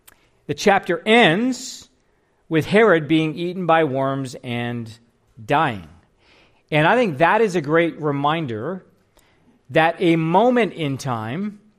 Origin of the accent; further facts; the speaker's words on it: Canada; Just so you know, I am Canadian. I've got credentials.